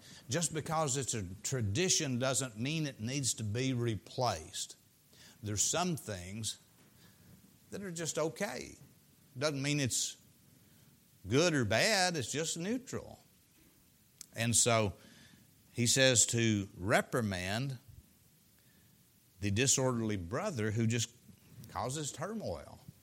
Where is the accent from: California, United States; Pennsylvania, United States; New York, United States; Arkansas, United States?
Arkansas, United States; moved away as an adult; now in Missouri, United States; I said, I come from Arkansas.